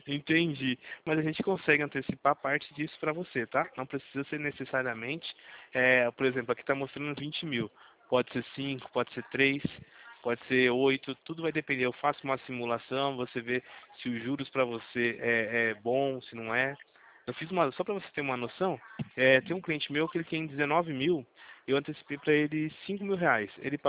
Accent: Brazil; É que a gente é brasileiro e vai tocando, né?

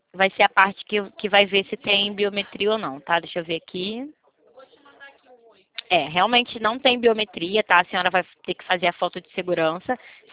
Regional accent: Rio de Janeiro, Brazil; eu sou do Rio, menina.

